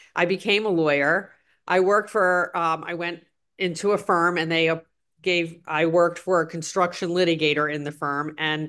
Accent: Baltimore, Maryland, United States; So I'm 62 and I'm born and raised in Baltimore. And I remember the 1968 riots.

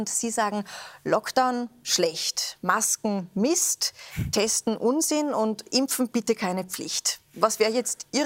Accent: Austria; Auch bei uns in Österreich hat die Politik verabsäumt, vor allem im letzten Herbst, Pflegeheime zu schützen.

